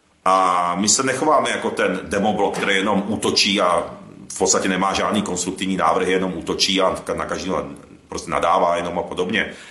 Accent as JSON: {"language": "Czech", "region": "Moravia", "country": "Czechia", "lives_now": "Prague, Czechia", "said": "já jsem z Moravy, jak víte, napůl po mamince, tak jsem Moravák, nejsem Čech, a protože nám Moraváku na tom záleží pochopitelně, my jsme Moraváci, tady v Čechách je to jedno, protože teď jsem v Praze"}